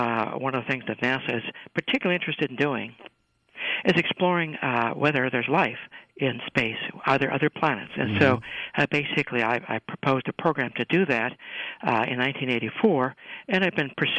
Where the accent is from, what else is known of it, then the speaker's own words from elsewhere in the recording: Delavan, Wisconsin, United States; Okay, well, I'm from a little town in Wisconsin called Delavan, Wisconsin.